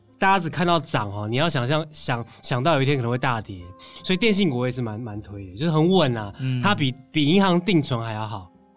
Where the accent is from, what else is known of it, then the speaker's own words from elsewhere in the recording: Taiwan; 我们台湾人的很努力很勤劳